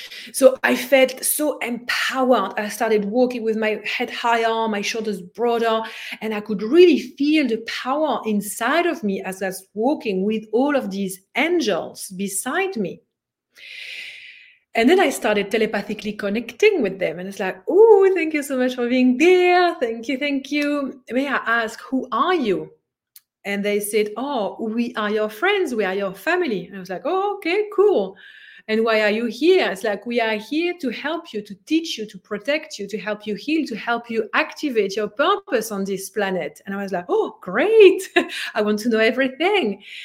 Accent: Brussels, Brussels-Capital Region, Belgium; I was just walking down the street in Brussels, my hometown in Belgium, just, you know, like just doing my thing, walking down the street.

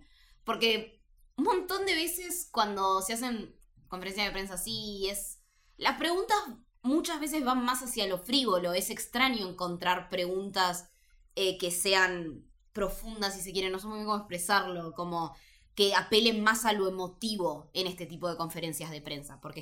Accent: Bariloche, Río Negro, Argentina; yo soy de Bariloche y en Bariloche hay un solo cine, que es el Sunstar, que es una cadena de cines que está en diferentes lugares de Argentina.

